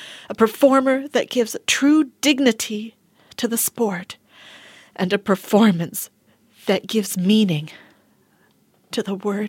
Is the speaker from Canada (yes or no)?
no; Tanzania; born there; Although both Dad, well, obviously Dad is Indian, so that means I'm Indian too, but both Dad and I were born in Tanzania.